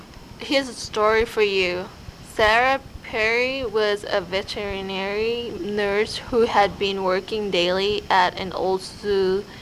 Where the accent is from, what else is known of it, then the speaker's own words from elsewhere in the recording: Korat, Nakhon Ratchasima, Thailand; Okay, I'm from Korat or Nakhon Ratchasima. It has 2 names, so one is really long, so it has the kind of like nickname called Korat, and it's about 3 to 4 hours from Bangkok. It's the northeastern part of the country.